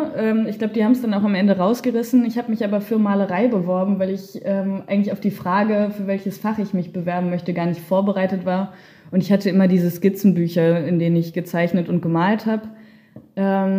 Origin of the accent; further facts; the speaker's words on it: Wiesbaden, Hesse, Germany; ich komme aus Wiesbaden ursprünglich